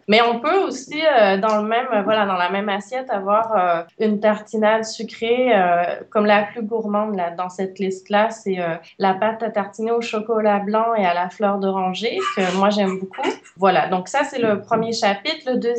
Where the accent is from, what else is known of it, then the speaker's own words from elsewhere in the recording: Quebec, Canada; Je suis québécoise et donc pour mon premier livre en France, je trouvais que le sujet était pertinent.